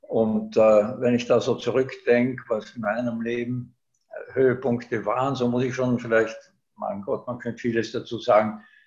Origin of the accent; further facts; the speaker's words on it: Baden, Lower Austria, Austria; also born or lived in Argentina; in meiner Heimatstadt Baden bei Wien, auch in Wien selbst, wo ich ja mein Leben lang berufstätig war, in Pongau, auch in meiner zweiten Heimat Salzburg